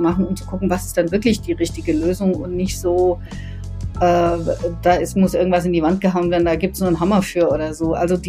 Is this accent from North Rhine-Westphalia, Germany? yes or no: no; Baden-Württemberg, Germany; now in Berlin, Germany; Ich komme aus dem Schwarzwald ganz ursprünglich, bin jetzt in Berlin.